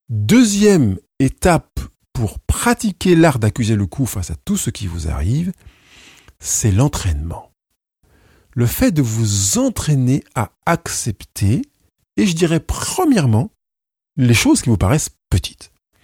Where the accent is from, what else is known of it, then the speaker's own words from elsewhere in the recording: Auvergne-Rhône-Alpes, France; comme on les connaît à Lyon, là où j'ai grandi, dans la campagne lyonnaise